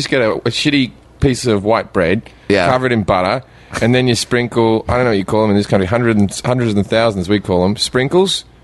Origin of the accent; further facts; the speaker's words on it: Australia; the bit that I couldn't understand as an Australian that like blew my mind